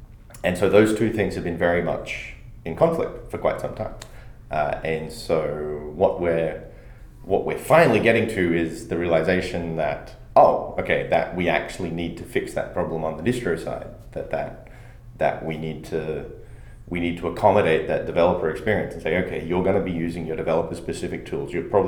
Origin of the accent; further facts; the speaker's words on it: Australia; Curious, because I'm an Australian.